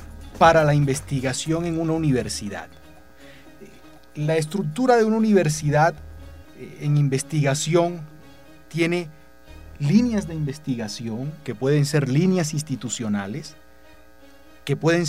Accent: San Jacinto, Bolívar, Colombia; born there; Yo nací en San Jacinto Bolívar.

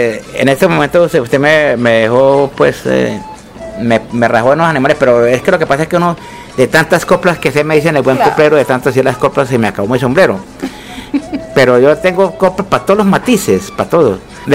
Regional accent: Prado, Tolima, Colombia; Señorita, yo soy de Prado, Tolima, soy puro calentano.

